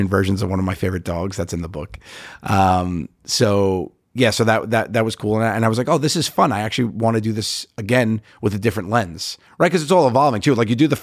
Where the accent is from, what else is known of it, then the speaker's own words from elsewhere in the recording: New York, United States; I grew up in New York. I know I love that brand.